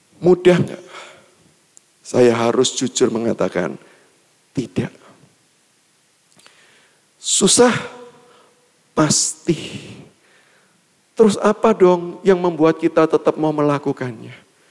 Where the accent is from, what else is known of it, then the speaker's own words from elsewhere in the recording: Surabaya, East Java, Indonesia; Saya berasal dari Surabaya, jadi Bapak Ibu yang berasal dari Surabaya, salam dari kampung kita, Surabaya.